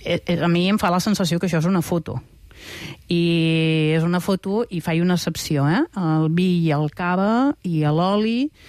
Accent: Montblanc, Catalonia, Spain; jo més que sóc de Montblanc

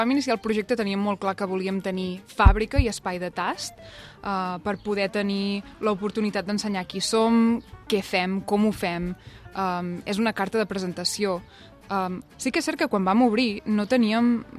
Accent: Llofriu, Catalonia, Spain; moved away as an adult; also born or lived in London; jo soc de Llofriu, com has dit, i sempre m'havia agradat molt la cervesa, però, òbviament, només havia tastat un tipus de cervesa, no? Me'n vaig anar a viure a Londres el 2009

